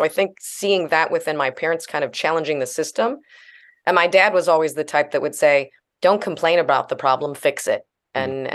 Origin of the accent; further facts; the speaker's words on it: Midwest, United States; I'm originally from the Midwest. I think it's just kind of part of the Midwestern values.